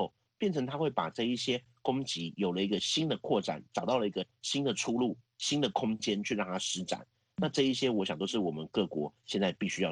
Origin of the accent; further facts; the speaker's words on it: Taiwan; 我们台湾这边比较常说的就是这个影片